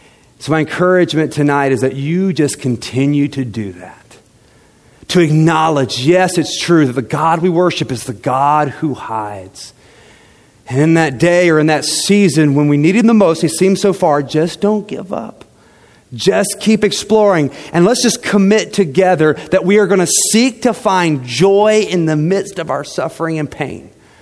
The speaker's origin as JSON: {"language": "English", "town": "St. Joseph", "region": "Missouri", "country": "United States", "tie": "born or raised there", "said": "I grew up in St. Joe. I grew up probably 5 miles from this building."}